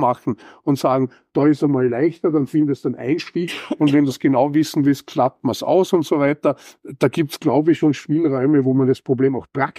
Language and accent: German; Vorarlberg, Austria; in meiner Heimat, im Ländle in Vorarlberg, ich komme aus Vorarlberg